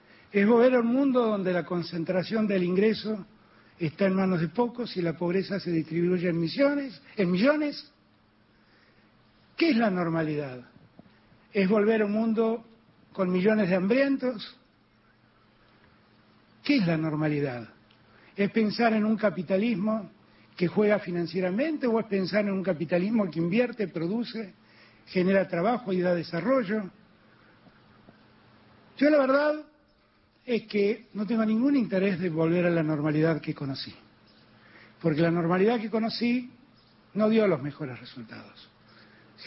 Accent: Argentina; me tocó estar a mí como presidente argentino

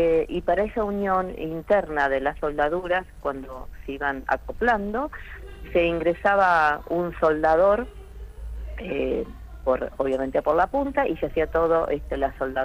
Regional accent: Argentina; tenemos un recurso humano como argentinos

